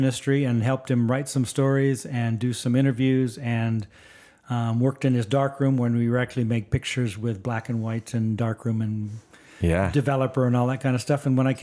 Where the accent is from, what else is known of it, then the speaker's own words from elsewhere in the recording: Tanzania; born there; My current passport just says I was born in Tanzania, which is the current name of the independent country.